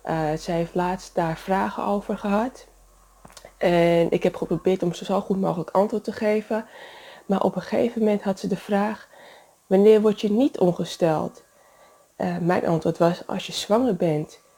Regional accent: Amsterdam, North Holland, Netherlands; ik ben 33 jaar, ik kom uit Amsterdam

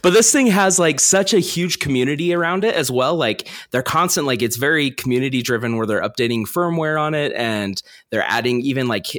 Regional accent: United States; No, I'm not going to watch the Great British Bake Off. I'm American, Devin.

